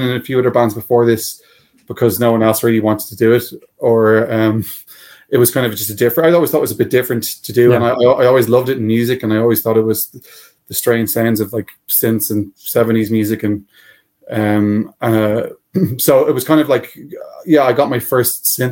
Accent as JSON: {"language": "English", "town": "Dublin", "region": "Leinster", "country": "Ireland", "tie": "born or raised there", "said": "Dublin City. Yeah."}